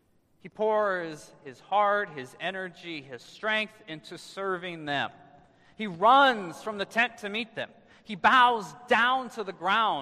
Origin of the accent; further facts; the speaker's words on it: Nebraska, United States; And I grew up in Nebraska next to Wahoo, Nebraska